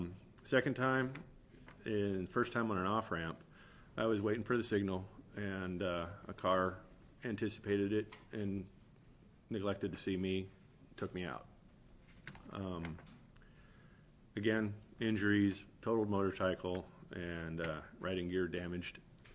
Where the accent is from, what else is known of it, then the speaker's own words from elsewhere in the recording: California, United States; I grew up in California, and so I'm familiar with lane sharing